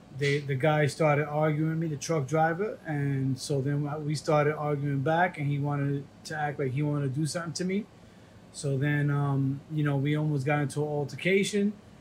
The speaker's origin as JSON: {"language": "English", "region": "New York", "country": "United States", "tie": "born or raised there", "said": "Oh, yeah. I was born in New York."}